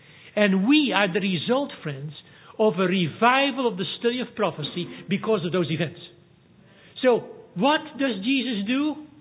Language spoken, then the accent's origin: English; Netherlands; I'm from the Netherlands.